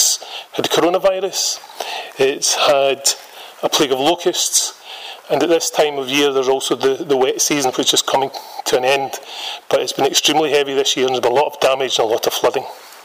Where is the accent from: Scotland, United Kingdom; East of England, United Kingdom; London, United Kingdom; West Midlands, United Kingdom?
Scotland, United Kingdom; I'm from Ayrshire and I'm a first year student.